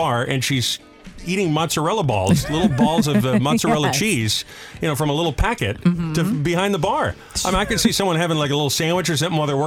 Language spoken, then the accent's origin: English; Providence, Rhode Island, United States; also born or lived in Detroit; But anyhow, I'm not from Michigan. You are. You grew up there, and that's mm-hmm. where we met. But I grew up just up the highway up 95 in Providence.